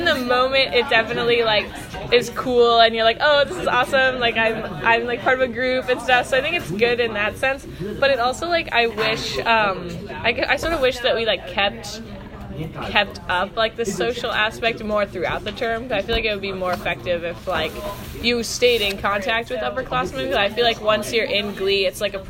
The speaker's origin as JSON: {"language": "English", "region": "Virginia", "country": "United States", "said": "I'm from Virginia, like Northern Virginia near D.C."}